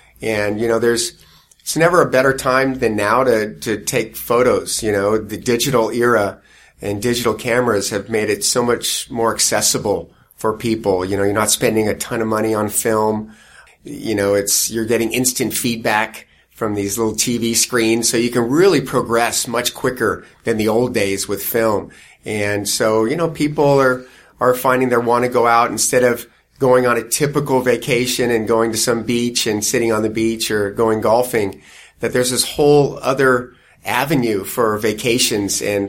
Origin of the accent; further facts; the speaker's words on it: Poway, California, United States; now in Ramona, United States; Yeah, I actually grew up in Poway, So we moved to Poway in 1970. Yeah, I grew up here, went to high school here, went off to college in Northern California